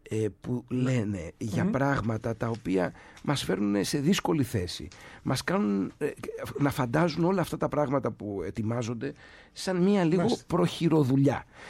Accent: Ionian Islands, Greece; Να πούμε και για την Κεφαλονιά, την ιδιαίτερη πατρίδα μου, θα μου δίνει ακόμα μεγαλύτερη χαρά.

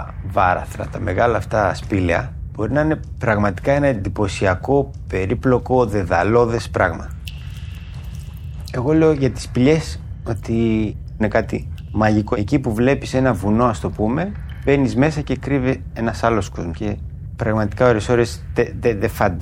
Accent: Greece; now in France; Εγώ έφυγα από εδώ, από Κρήτη, με αεροπλάνο και συνεχίσαμε ταξίδι νότια, 15 Δεκέμβρη 2009. Άλλη νοοτροπία, άλλη κουλτούρα. Για μας τους Έλληνες δεν το συναντάς εύκολα.

